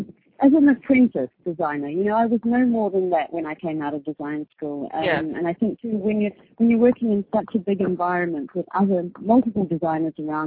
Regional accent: South Island, New Zealand; I'm from New Zealand originally, South Island, New Zealand

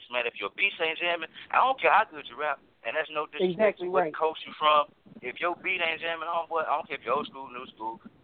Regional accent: Houston, Texas, United States; I'm from Houston.

